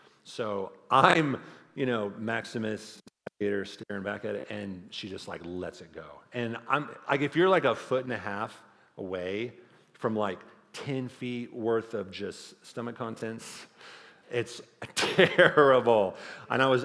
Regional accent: Texas, United States; So I was born and raised in the Texas Hill Country, so that's where I'm from. So I grew up loving all things ranches, horses, ranch life, all of that.

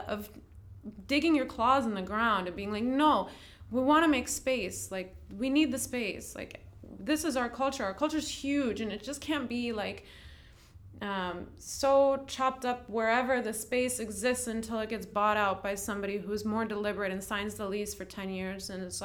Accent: New York, United States; Also growing up, like I grew up in Westchester. I went to part of high school in the Upper West Side.

